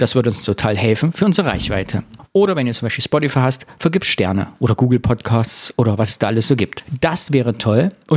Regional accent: Saxony-Anhalt, Germany; streiten sich mit uns, ob die Himmelsscheibe von Nebra, die ja von mir 30 bis 40 Kilometer weg ist, noch zu meiner Heimat gehört oder schon nicht mehr.

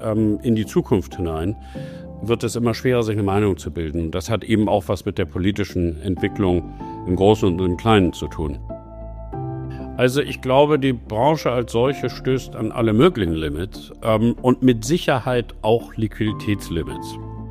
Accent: Germany; born there; Ich bin in Deutschland geboren. Meine Mutter war Amerikanerin

